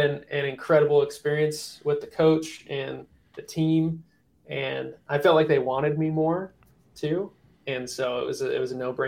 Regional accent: Salt Lake City, Utah, United States; and I grew up in Salt Lake City. So like you had winters, you had cold

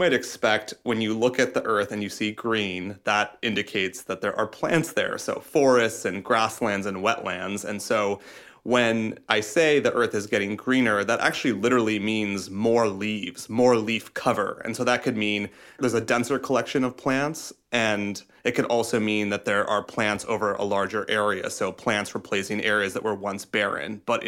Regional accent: Iowa, United States; so I'm from Iowa, we have these giant cornfields and giant monocultures of soybeans.

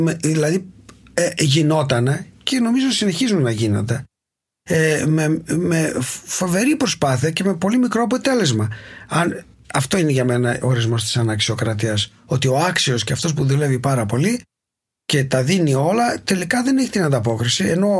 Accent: Greece; moved away as an adult; Έφυγα από την Ελλάδα μαζί με την Ρενάτη, την τότε γυναίκα μου, που ήταν Γερμανίδα, την γνώρισα στην Αίγινα.

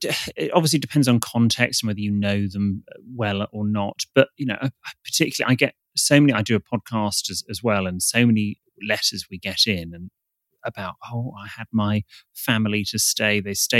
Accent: England, United Kingdom; we're British, we don't talk in elevators, or lifts as we call them over here.

